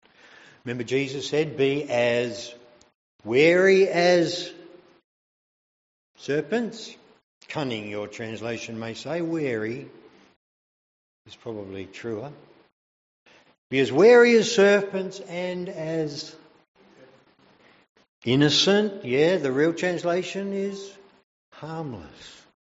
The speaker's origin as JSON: {"language": "English", "region": "Western Australia", "country": "Australia", "said": "I would have been barracking for the West Coast Eagles, because I'm from the West."}